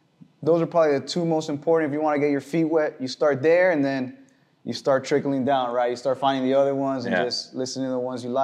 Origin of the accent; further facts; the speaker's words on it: Puerto Plata, Dominican Republic; it's paying homage to my hometown in DR, so you know, that one's special to me.